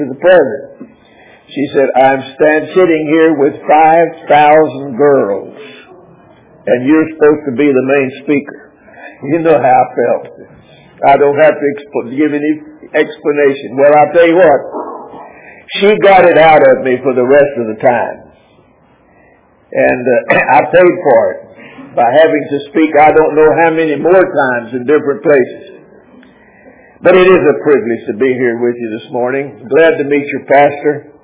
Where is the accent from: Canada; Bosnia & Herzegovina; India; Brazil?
Brazil; now in United States; we were home on furlough from Brazil. And we had a fellow that I grew up with in Brazil